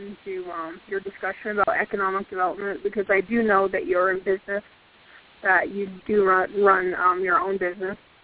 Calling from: Church Rock, New Mexico, United States; I am calling from Church Rock.

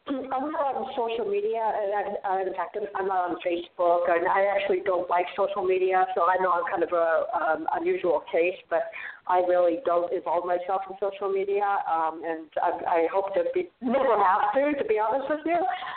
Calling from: Arizona, United States; I'm calling from Arizona.

